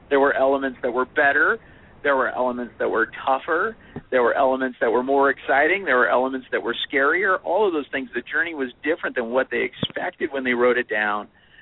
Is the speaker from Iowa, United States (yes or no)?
yes; Des Moines, Iowa, United States; it was in my hometown of Des Moines, and that's where this all started.